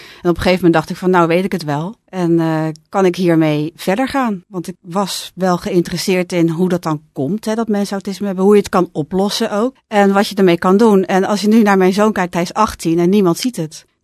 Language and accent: Dutch; Capelle aan den IJssel, South Holland, Netherlands; Ik was bekend in Capelle. Ik kom uit Capelle. Ik heb er heel lang gewoond aan de Sophie Blankerf, Schollevaar.